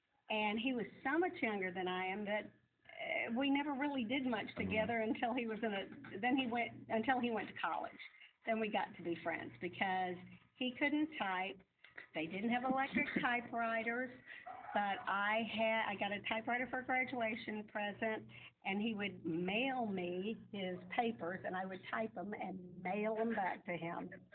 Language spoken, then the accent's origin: English; Memphis, Tennessee, United States; I grew up here in Memphis. I went to White Station High School.